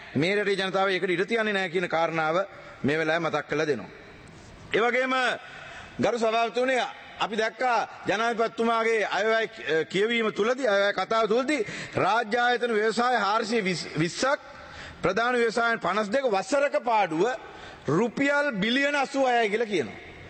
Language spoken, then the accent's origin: Sinhala; Embilipitiya, Sabaragamuwa Province, Sri Lanka; born there; මම ඇඹිලිපිටි ඉපදිච්ච මිනිස්සෙක් ඇඹිලිපිටියේ මගේ ආසනයේ කොළොන් ආසනයේ ජීවත් වෙන්නේ